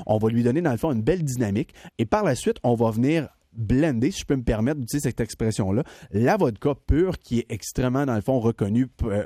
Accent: Mont-Laurier, Quebec, Canada; un gars qui vient de chez nous, au Mont-Laurier

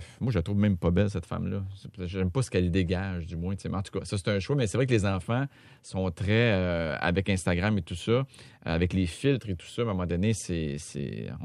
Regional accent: Richmond, Quebec, Canada; Des cantons de l'Est, Richemont. Donc, on allait glisser. On allait faire du ski de fond.

